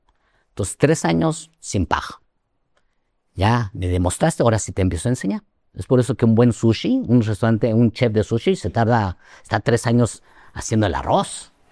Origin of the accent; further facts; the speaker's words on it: Mexico; cuando les digo que soy mexicano de ascendencia japonesa